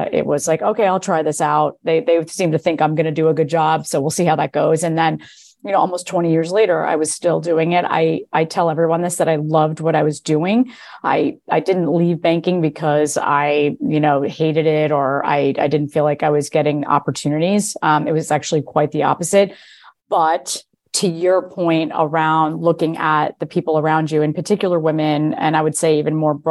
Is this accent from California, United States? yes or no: no; New Jersey, United States; I grew up in New Jersey, so, and my father worked in New York City for the majority of his career.